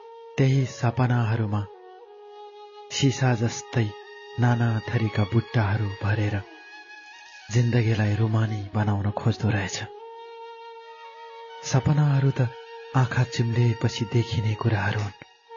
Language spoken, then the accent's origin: Nepali; Lekhnath, Gandaki Province, Nepal; मैले सानोमा लेखनाथ नगरपालिकाभित्रकै एउटा स्कुलमा पढेकी र हाम्रो परिवारले त्यहीँ पढेको